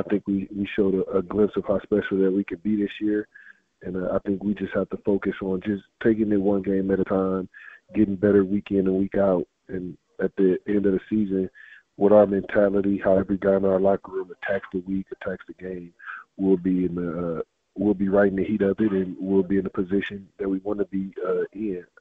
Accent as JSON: {"language": "English", "town": "Cleveland", "region": "Ohio", "country": "United States", "said": "Yeah, I was from Cleveland, man. I was a Browns fan, so I was in some of those years."}